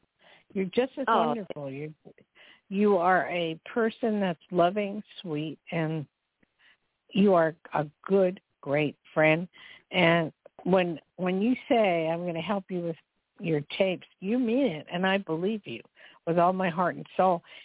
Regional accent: United States; It's just it gets scary to even say I'm from America at points

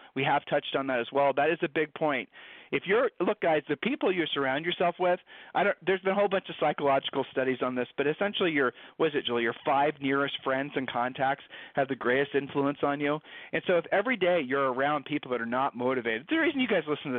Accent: Ohio, United States; Okay, we met in high school. All right, so we're from Ohio.

